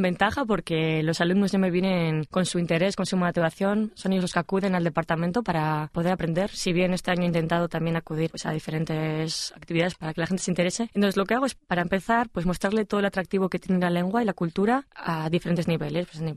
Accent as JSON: {"language": "Spanish", "town": "Bilbao", "region": "Basque Country", "country": "Spain", "tie": "born or raised there", "said": "Estos conocimientos me vienen en primer lugar de Bilbao, mi ciudad natal."}